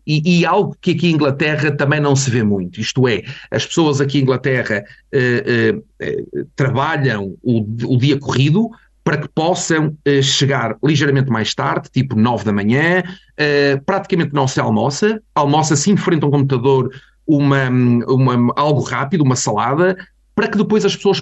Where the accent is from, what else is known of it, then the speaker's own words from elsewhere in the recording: Portugal; now in England; nós como portugueses, como latinos, juntamente com os espanhóis